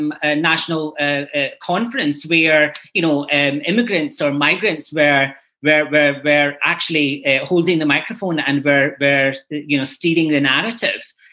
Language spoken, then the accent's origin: English; Glasgow, Scotland, United Kingdom; I grew up in Glasgow